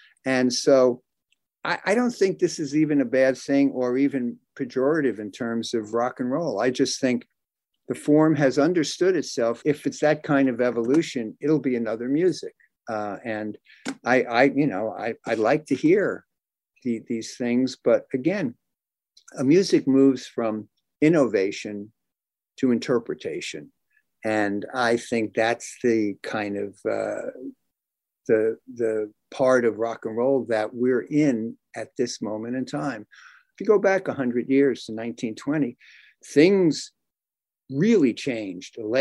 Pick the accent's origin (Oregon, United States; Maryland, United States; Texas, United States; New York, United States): New York, United States; Brooklyn; I grew up in Brooklyn, so my original rock and roll was seeing the older kids on the corner hitting notes